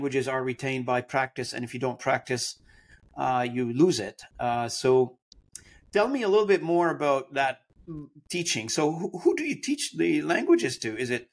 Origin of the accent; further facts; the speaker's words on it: Lebanon; English is a second language; now in Canada; I can do the basic, from Lebanon, yeah. Mm-hmm. So, and I did not really speak any, you know, hardly any, you know, just the basic English, if you will.